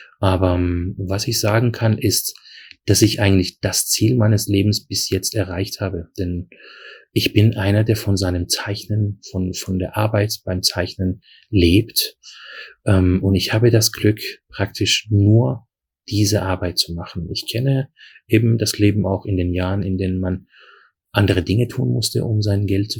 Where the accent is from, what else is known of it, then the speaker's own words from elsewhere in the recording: Heidelberg, Baden-Württemberg, Germany; Damals als Heidelberger hatte ich nicht viel von Mannheim gesehen.